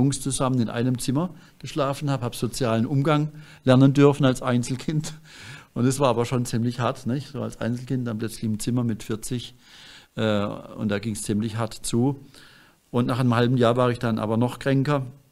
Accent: Pforzheim, Baden-Württemberg, Germany; born there; wurde geboren 1958 in Pforzheim. Bin jetzt auch 58 Jahre alt.

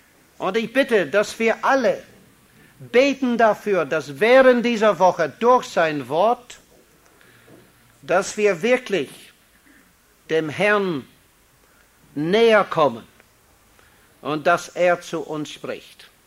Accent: Ireland; German is a second language; Zunächst einmal, ich stamme aus Irland.

